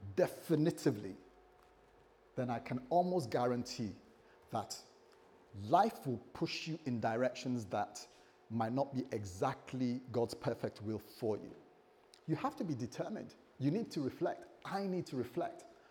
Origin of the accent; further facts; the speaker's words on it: United Kingdom; If you're American, you might say Demas, but we're British, so we say Demas.